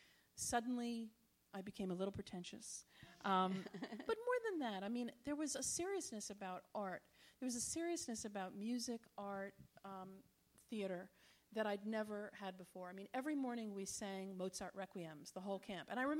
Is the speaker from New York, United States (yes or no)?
yes; New York, United States; So I grew up on Long Island, and I have two sons who are graduating from high school and college